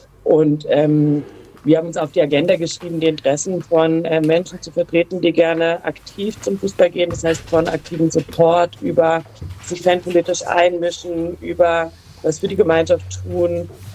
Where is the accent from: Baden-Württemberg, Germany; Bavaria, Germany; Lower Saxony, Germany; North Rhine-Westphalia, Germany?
Baden-Württemberg, Germany; Freiburg; ich komme aus Freiburg, bin da geboren und der Fußball trägt viel dazu bei, dass ich dort auch geblieben bin, zum in die Schule gehen und studieren und arbeiten und leben weiterhin